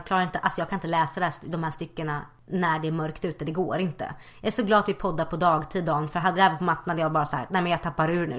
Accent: Gothenburg, Västra Götaland County, Sweden; Hej, jag är från Göteborg förresten.

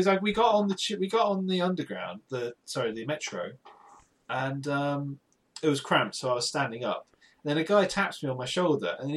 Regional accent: United Kingdom; We are Brits, and we have podcasts, so we are Brit Pod Scene.

